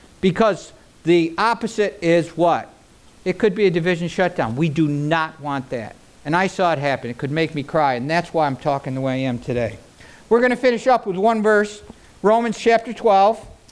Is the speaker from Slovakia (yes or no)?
no; Auburn, New York, United States; I'm a hillbilly from Auburn, New York. That's what I am.